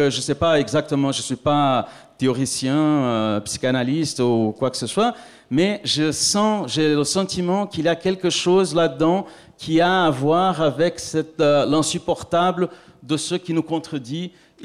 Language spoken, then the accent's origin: French; Brazil; c'est que je suis brésilien